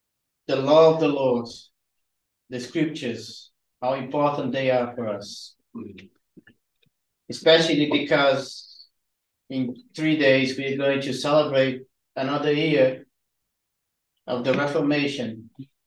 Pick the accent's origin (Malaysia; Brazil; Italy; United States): Brazil; English is a second language; moved away as an adult; now in United Kingdom; I'm originally from Brazil. I've been here in the UK for 15 years.